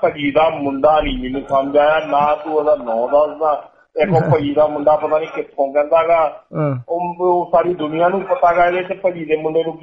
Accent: Andhra Pradesh, India; also born or lived in Odisha; ਮੇਰਾ ਜਨਮ ਹੋਇਆ ਸੀ ਉੜੀਸਾ ਦੇ ਵਿਚ 1977 ਦੇ ਵਿਚ ਭੁਵਨੇਸ਼ਵਰ ਦੇ ਵਿਚ ਪੁਰੀ ਦੇ ਵਿਚ ਮੇਰੇ ਡੈਡੀ ਸੈਂਟਰ ਬਾਰਡਰ ਵਿਚ ਕੰਮ ਕਰਦੇ ਸੀ ਸਰਕਾਰ ਸੈਂਟਰ ਡਿਪਾਰਟਮੈਂਟ ਦੇ ਅੰਡਰ ਸੀਗੇ ਮੇਰੇ ਜਨਮ ਤੋਂ ਬਾਅਦ 6 ਮਹੀਨਿਆਂ ਬਾਅਦ ਉਹ ਆਂਧਰਾ ਪ੍ਰਦੇਸ਼ ਉਹਨਾਂ ਦੀ ਟ੍ਰਾਂਸਫਰ ਹੋ ਗਈ

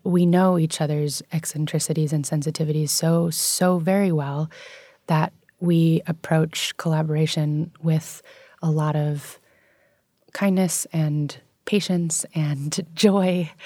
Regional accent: New York City, New York, United States; So as we spoke about, I grew up in New York City and I attended an international school from kindergarten through 12th grade

